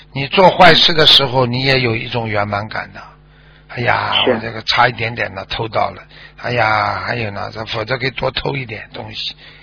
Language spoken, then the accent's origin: Chinese; China; 因为就像我们中国人这个学的那个易经啊风水啊一样